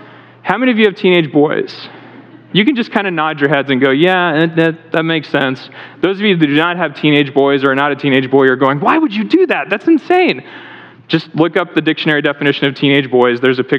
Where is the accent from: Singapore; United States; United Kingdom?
United States; Texas; Okay, I'm from Texas. The Path of Totality ran right through the state of Texas.